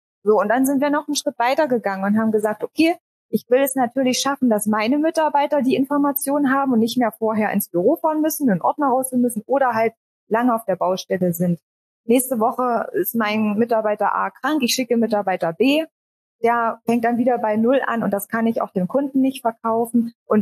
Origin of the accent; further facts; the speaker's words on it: Harz, Germany; Ich komme ursprünglich auch aus dem Harz, also nur 10 Kilometer weiter entfernt.